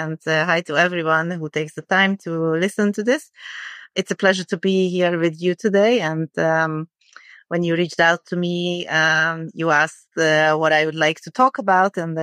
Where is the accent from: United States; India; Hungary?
Hungary; English is a second language; When I grew up in Hungary, which is a post-communist country in the 90s.